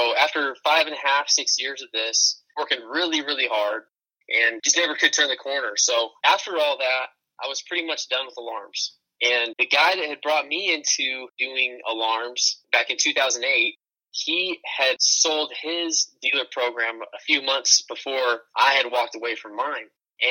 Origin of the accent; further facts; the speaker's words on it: Mesa, Arizona, United States; I'm from Mesa, Arizona